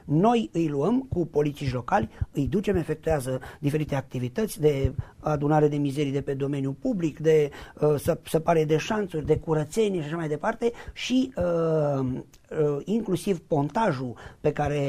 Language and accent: Romanian; Miheșu de Câmpie, Mureș County, Romania; eu sunt deloc din Migheșul de Câmpie.